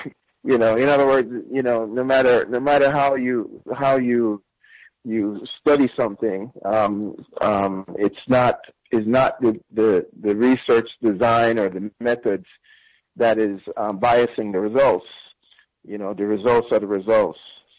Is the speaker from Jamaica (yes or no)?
yes; Jamaica; now in United States; I grew up in Jamaica, and you know, my sense of politics came of age in the 1970s with Michael Manley government.